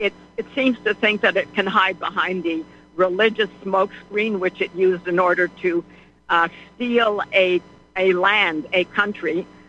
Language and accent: English; Palestine; moved away; But a lot of them, I know because I'm from Palestine, when we fled before it got really bad.